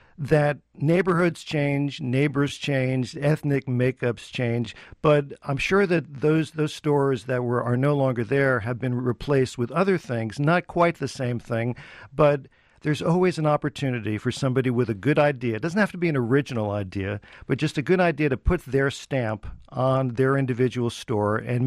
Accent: Perth Amboy, New Jersey, United States; Well, I grew up in Perth Amboy, New Jersey, which is across the Raritan Bay from Staten Island, New York, so just less than an hour outside of Manhattan.

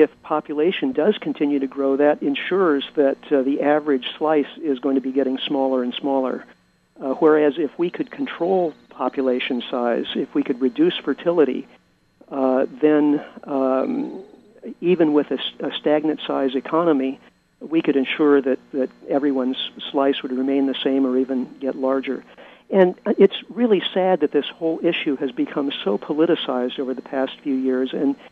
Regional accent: Midwest, United States; I am originally from the Midwest, so next time I'm back there, I should take some time and look that place up

